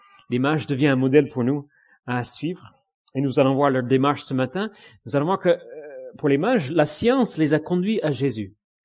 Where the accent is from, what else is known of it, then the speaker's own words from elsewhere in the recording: France; puisqu'on a grandi ici en France, ou en Occident, et nous sommes un peu tombés dans la marmite